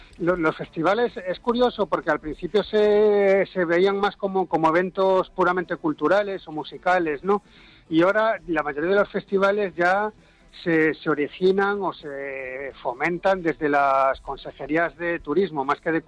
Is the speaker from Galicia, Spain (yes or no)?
yes; A Coruña, Galicia, Spain; Yo de Coruña, sí.